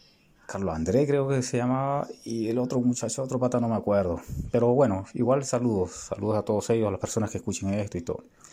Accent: Lima, Peru; now in Chile; yo soy de Chorrillos. Yo vivía en el Túpac Amaru de Villa, ¿no? Es como el Túpac es como cerro, ¿ya? Yo del Túpac, del cerro

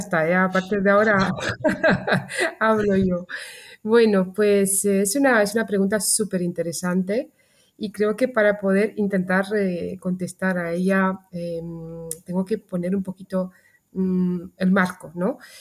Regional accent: Romania; Spanish is a second language; yo nací en uno de los mayores exportadores de mercancía de la Europa. Vengo de Rumanía

